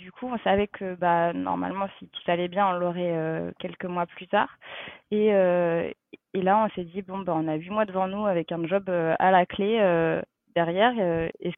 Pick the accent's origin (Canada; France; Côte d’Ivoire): France; Pays de la Loire; moi j'arrive d'un petit département qui s'appelle la Sarthe, c'est entre la Bretagne et Paris, c'est pas forcément bien connu